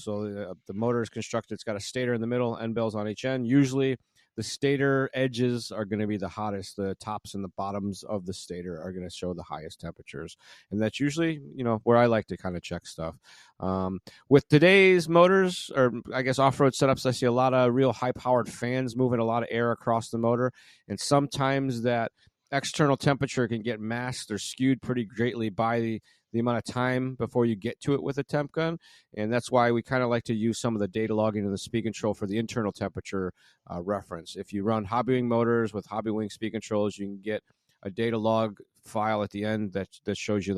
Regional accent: Illinois, United States; One of my flatland, I'm from Illinois originally, so it's one of my flatland brethren.

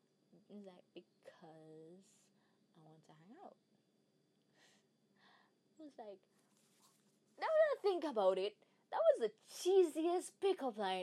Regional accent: Jamaica; And I'm like, yes, I am Jamaican. But they never believe me because of how I talk and of how I dress and listen to the music I listen to.

